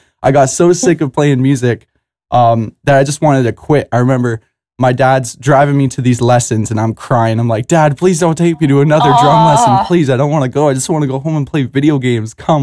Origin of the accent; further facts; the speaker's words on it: Chatham-Kent, Ontario, Canada; I grew up in Chatham, Kent, Ontario. It's just a small town in Canada. And I love it.